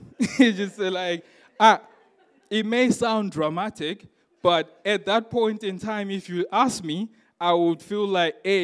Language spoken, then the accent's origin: English; Zimbabwe; So I grew up in Zimbabwe, and we used to have floors that were polished floors.